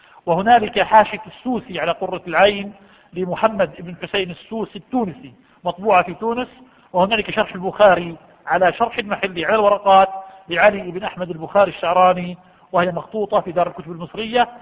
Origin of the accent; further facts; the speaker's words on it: Jordan; موجودة عندنا في الأردن